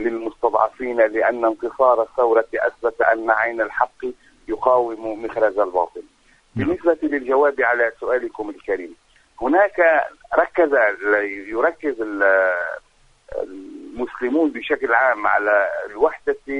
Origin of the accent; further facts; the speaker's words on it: Lebanon; أنا كعربي، أنا كمسلم، أنا كلبناني